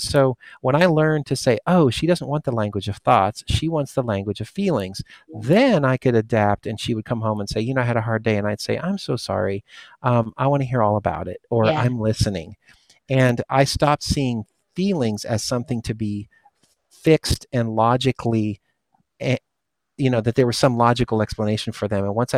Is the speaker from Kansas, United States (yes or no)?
yes; Kansas, United States; I'm from Kansas. So everyone knows about Kansas as Dorothy, right?